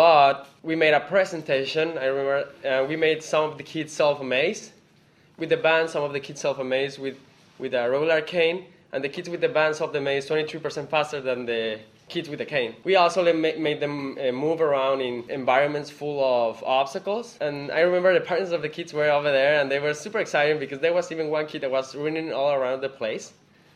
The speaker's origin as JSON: {"language": "English", "country": "Mexico", "said": "I'm from Mexico."}